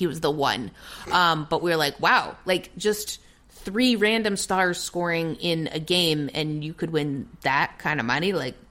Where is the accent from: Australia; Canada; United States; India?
Canada; Toronto, Ontario; you guys know I'm from Toronto.